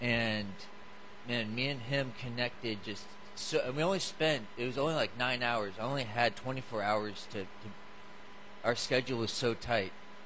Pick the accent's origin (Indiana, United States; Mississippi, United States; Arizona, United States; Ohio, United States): Arizona, United States; Tucson; now in Winfield, United States; But I'm from Winfield, I live in Winfield, Kansas. I'm born and raised in Tucson, Arizona